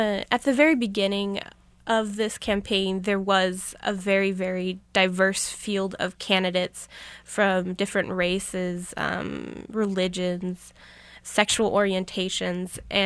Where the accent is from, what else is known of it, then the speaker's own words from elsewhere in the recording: United States; I am American, but I also have this other cultural identity as well. So I can see issues from like as an American, but also as like a German.